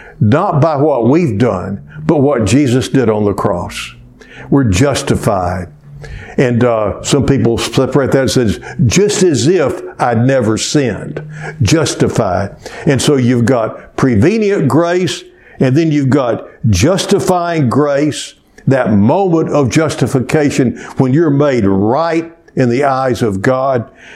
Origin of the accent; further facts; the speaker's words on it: Cleveland, Texas, United States; Our first church, I grew up in First Methodist Church in Cleveland, Texas, just your basic traditional.